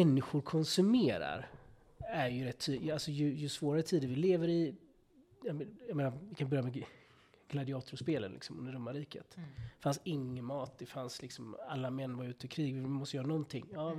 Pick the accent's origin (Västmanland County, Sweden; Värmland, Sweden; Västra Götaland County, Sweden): Västra Götaland County, Sweden; Gothenburg; på min tid när jag växte upp i Göteborg